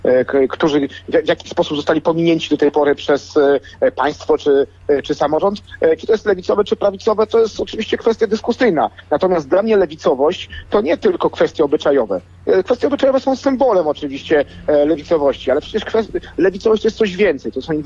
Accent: Warsaw, Masovian Voivodeship, Poland; dzielnicy, w której mieszkam niemalże od urodzenia

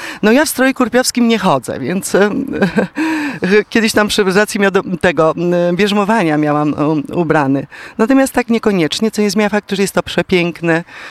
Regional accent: Myszyniec, Masovian Voivodeship, Poland; tutaj mieszkam. W całym Myszyńcu mieszkam od 30 lat, natomiast w gminie Myszyniec mieszkam od urodzenia. Jest taką przepiękną, klimatyczną miejscowością

